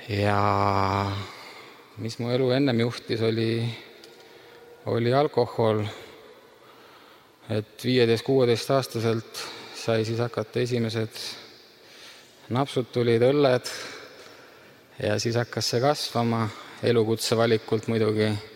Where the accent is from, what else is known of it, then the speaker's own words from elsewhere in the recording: Tallinn, Harju County, Estonia; sündinud ja kasvanud Tallinnas, mitte kristlikus perest pärit